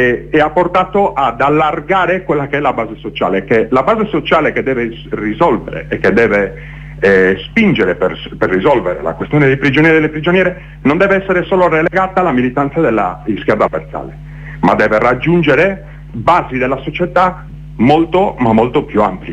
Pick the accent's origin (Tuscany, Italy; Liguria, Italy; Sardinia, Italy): Sardinia, Italy; che si vive magari in Italia o nella mia terra, la Sardegna, che sono diverse.